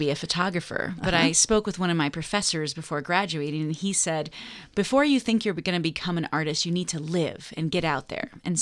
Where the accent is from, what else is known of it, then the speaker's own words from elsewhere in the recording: Sioux City, Iowa, United States; also born or lived in Mishawaka, Indiana / Rye, New York / New York City; I was born in Mishawaka, Indiana, where my family was an agricultural family for many generations. And I went to elementary school in Rye, New York, and outside of New York City, middle school and high school in Sioux City, Iowa.